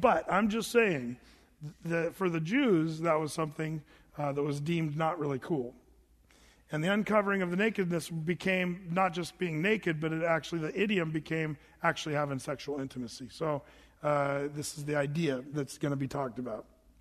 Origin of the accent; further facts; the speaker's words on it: Oregon, United States; I grew up in Southern Oregon, and never forget, me and my buddies, we'd want to go inner tubing down the Applegate River